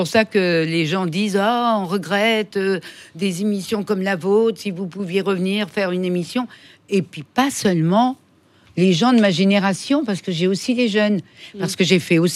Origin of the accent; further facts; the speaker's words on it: Chamalières, Auvergne-Rhône-Alpes, France; born there; now in Paris, France; je suis née à Chamalières